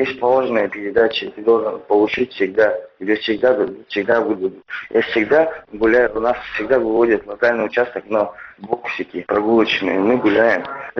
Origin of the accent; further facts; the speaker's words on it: Russia; also born or lived in Armenia; Лицо без гражданства, у меня никогда не было паспорта. Я родился только в Армении, всю жизнь прожил в России.